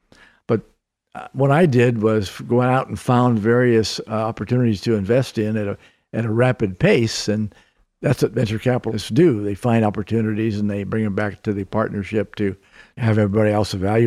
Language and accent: English; Seattle, Washington, United States; I was not from the Ivy League. I was from Seattle. I went to a state university in Seattle